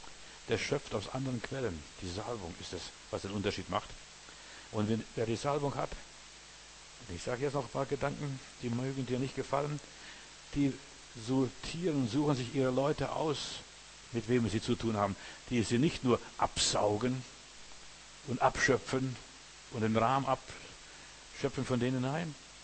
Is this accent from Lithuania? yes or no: yes; Lithuania; now in Germany; in unserem Dorf, wo ich herkomme, aus der Sowjetunion, in Litauen damals